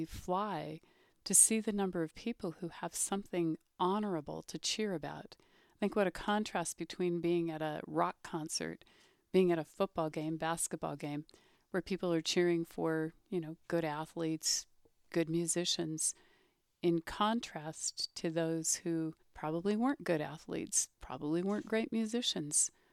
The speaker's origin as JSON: {"language": "English", "town": "Berkeley", "region": "California", "country": "United States", "tie": "born or raised there", "said": "Growing up in Berkeley during the Cultural Revolution, when the Vietnam War had turned ugly, according to our press, and impressed that upon people, I grew up surrounded by that, burning the flag."}